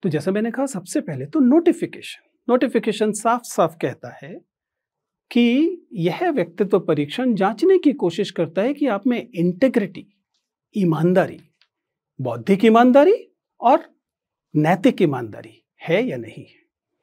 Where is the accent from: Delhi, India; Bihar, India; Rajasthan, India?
Delhi, India; born there; मेरा जन्म दिल्ली की एक अनधिकृत बस्ती में हुआ।